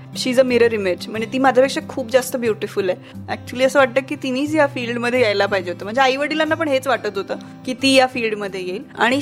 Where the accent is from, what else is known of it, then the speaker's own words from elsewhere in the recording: Pune, Maharashtra, India; born there; माझा जन्म पुण्यातलाच आहे. मी कृष्णा हॉस्पिटलमध्ये जन्माला आले, कोथरूडमध्ये